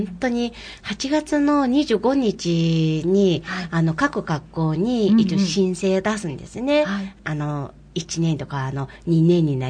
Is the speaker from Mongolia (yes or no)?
yes; Mongolia; Japanese is a second language; now in Japan; 私たちモンゴル人